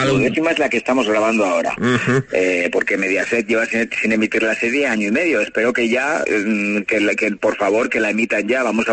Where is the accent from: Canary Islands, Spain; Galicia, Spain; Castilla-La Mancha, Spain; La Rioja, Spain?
La Rioja, Spain; Calahorra; now in Madrid, Spain; Yo desde pequeño he tenido una familia en La Rioja, en Calahorra, de donde soy.